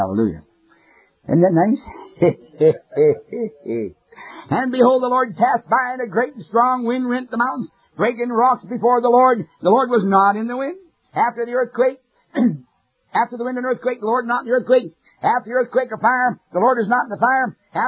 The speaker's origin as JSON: {"language": "English", "country": "Canada", "tie": "born there", "said": "I'm a Canadian by birth."}